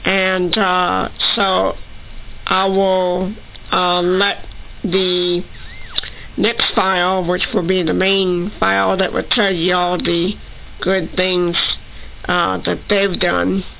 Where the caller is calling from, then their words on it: San Antonio, Texas, United States; in San Antonio, Texas.